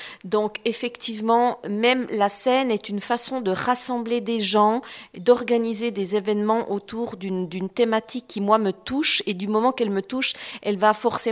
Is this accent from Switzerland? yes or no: yes; Biel/Bienne, Bern, Switzerland; born there; now in Neuchâtel, Switzerland; j'ai jamais beaucoup aimé Bienne. Je me suis jamais sentie à l'aise. J'ai toujours voulu être ailleurs, parce que même si je suis née à Bienne, je suis une enfant du monde, une enfant internationale